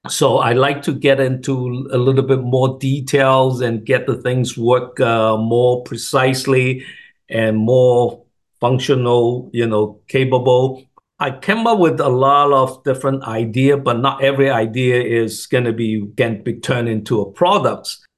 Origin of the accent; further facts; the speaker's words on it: Hong Kong; English is a second language; moved away as an adult; now in United States; I came from Hong Kong. After my college, I started doing import and export business, and I was still in Hong Kong, and I moved to U.S., in 1976